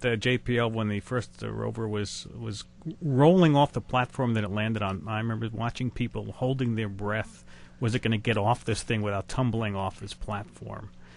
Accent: New York, United States; Being a New Yorker, I can't resist that analogy.

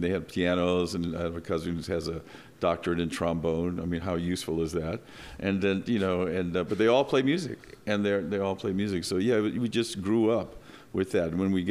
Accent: Scott, Louisiana, United States; No, I grew up in Scott, which is about 7 miles west of here.

